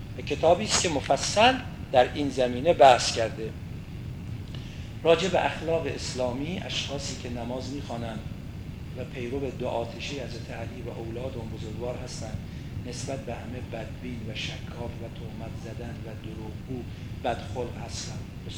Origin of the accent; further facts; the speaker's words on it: Iran; نه اینکه من ایرانیم یا شما ایرانی هستید